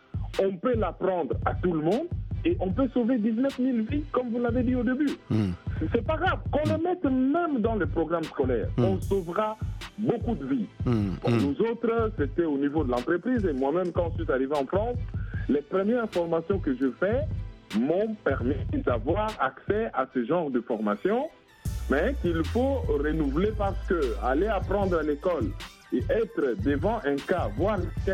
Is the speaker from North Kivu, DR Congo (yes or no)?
no; Kinshasa, DR Congo; en Afrique, nous, quand on était jeunes à Kinshasa